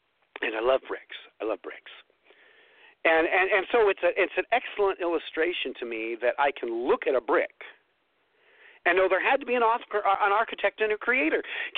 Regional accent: California, United States; moved away as an adult; also born or lived in Indiana; I grew up in California where you don't have a lot of brick houses.

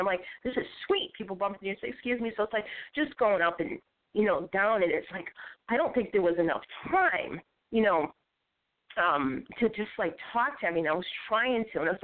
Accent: Boston, Massachusetts, United States; accent: Bostonian; my Bostonian accent, which everybody's like laughing

